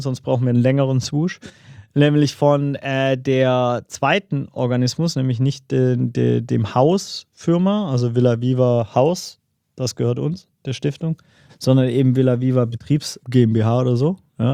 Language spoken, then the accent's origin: German; Baden-Württemberg, Germany; Ich habe so als Schwabe das Problem